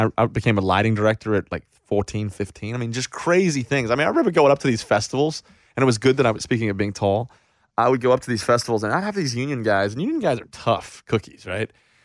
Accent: Australia; accent: Australian; my accent has been very compromised now, but very Australian.

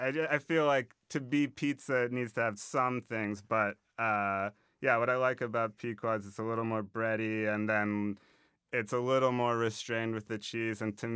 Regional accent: New York, United States; born there; I was born in New York, but I only moved back here.

